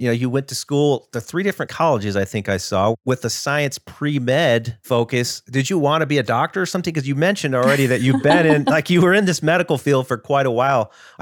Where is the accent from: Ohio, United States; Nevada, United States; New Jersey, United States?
Ohio, United States; Another like fellow Ohioan, you know, since I grew up in Ohio too.